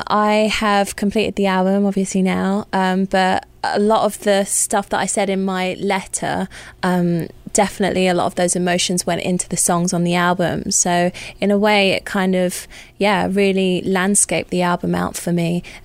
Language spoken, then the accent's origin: English; London, United Kingdom; growing up in London, in the city, I would be in London in the week, and then on the weekends, my mom's from Wales, so we go to the countryside